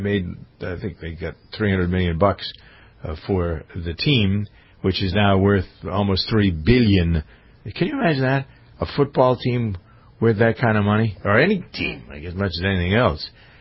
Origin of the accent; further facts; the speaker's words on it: Boston, Massachusetts, United States; I'm looking at some of the local papers in and around my hometown in Boston.